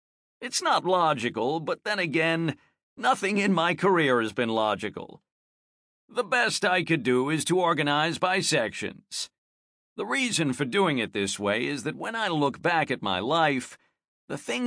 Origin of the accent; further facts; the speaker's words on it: Birmingham, Alabama, United States; born there; I was born in Birmingham, Alabama.